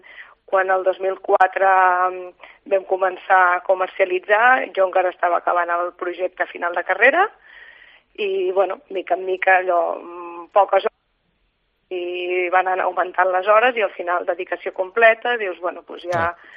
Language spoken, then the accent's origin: Catalan; Puigcerdà, Catalonia, Spain; born there; moved away as an adult; now in Lleida, Spain; Jo vaig néixer a Puigcerdà, a la Cerdanya, i vaig venir a estudiar aquí a Lleida, primer forestals, després agrònom.